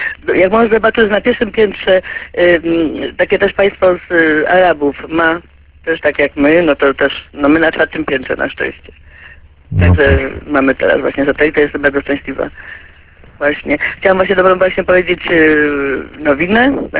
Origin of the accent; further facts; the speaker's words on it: Mikołów, Silesian Voivodeship, Poland; ja też właśnie pochodzę ze Śląska